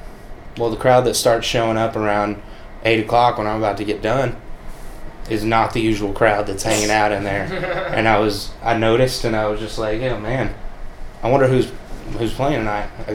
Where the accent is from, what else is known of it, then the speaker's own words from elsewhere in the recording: Mineral Wells, Texas, United States; And we're from Mineral Wells, just right there north of Stephenville.